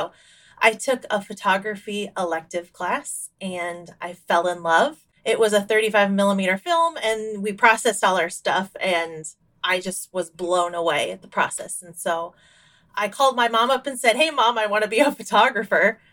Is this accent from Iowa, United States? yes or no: yes; Iowa, United States; I am from Iowa in the United States.